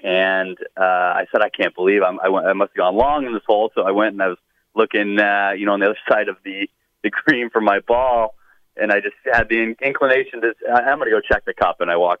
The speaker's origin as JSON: {"language": "English", "town": "St. Louis", "region": "Missouri", "country": "United States", "tie": "born or raised there", "said": "We grew up here in St. Louis"}